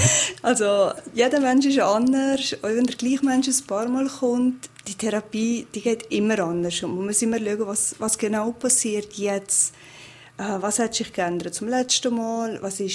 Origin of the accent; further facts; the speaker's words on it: Valais, Switzerland; Also ich bin in der Nähe von Leikerbad aufgewachsen und die Eltern hatten das Restaurant